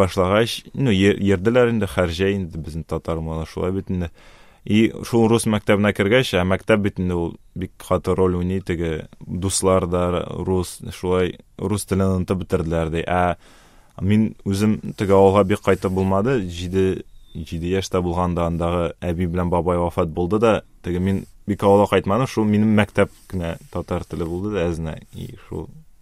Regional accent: Kazan, Tatarstan, Russia; Қазанда тудым. Аннары шу Дербышки дәрвишләр бистәсендә инде булайын татарчасы шулай дип әйттеләр. Шунда туып үстем.

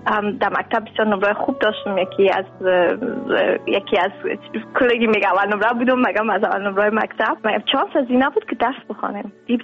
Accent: Afghanistan; من همیشه بسیار افتخار میگم که من از افغانستان آمدیم

